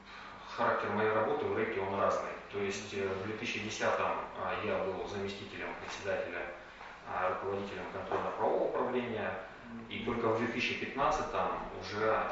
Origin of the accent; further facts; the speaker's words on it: Yuzhno-Sakhalinsk, Sakhalin Oblast, Russia; born there; Южно-Сахалинск.